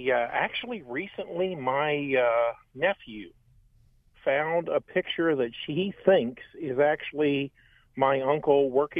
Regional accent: Newark, Ohio, United States; And I am originally from Newark, and listened to you often when I was traveling around Central Ohio.

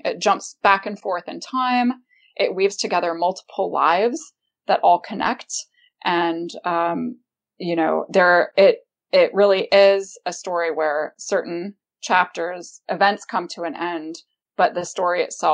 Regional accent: United States; I, as an American, a North American, you know, U.S. born translator

